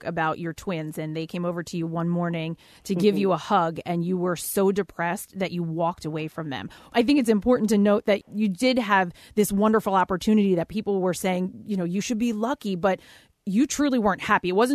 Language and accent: English; Philadelphia, Pennsylvania, United States; I grew up in Philadelphia and I work in the radio industry in Philadelphia. I never left. I always was in this area